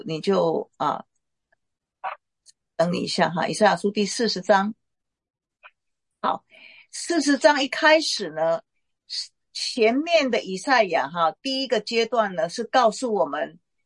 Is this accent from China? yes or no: yes; China; 有人说为什么神不选我们中国人做他的选民呢？